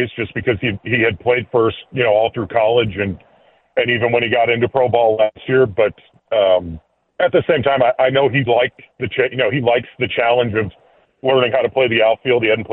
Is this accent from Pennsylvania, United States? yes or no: yes; Pennsylvania, United States; I grew up in Pennsylvania.